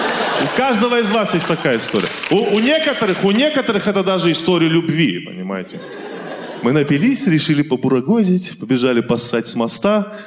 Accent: Vladikavkaz, North Ossetia–Alania, Russia; я из Владикавказа.

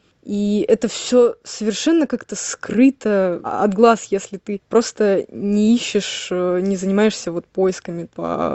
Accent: Crimea, Ukraine; несмотря на то, что я крымчанка, я была на многих вершинах в Крыму

